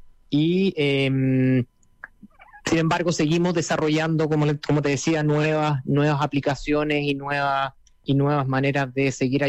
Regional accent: Chile; now in United States; Es decir, bueno, yo soy de Chile

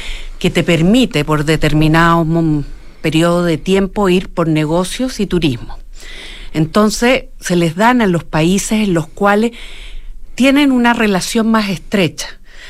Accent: Chile; yo siendo chilena

